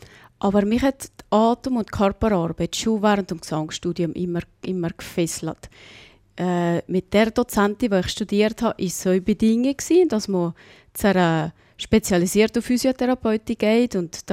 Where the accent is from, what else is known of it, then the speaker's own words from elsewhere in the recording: Valais, Switzerland; Selbstverständlich, auch das gehört dazu als Walliser.